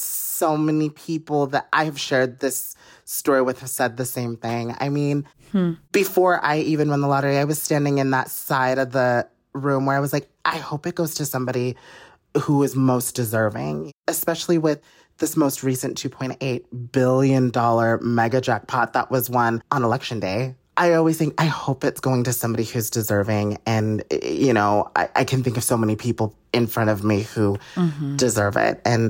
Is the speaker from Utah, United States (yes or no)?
yes; Utah, United States; I'm from Utah. We don't have a lottery.